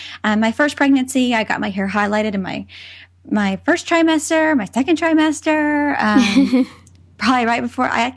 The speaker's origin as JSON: {"language": "English", "region": "the South", "country": "United States", "tie": "born or raised there", "lives_now": "California, United States", "said": "I grew up in the South and now I live in California, which is, you know, a blue state."}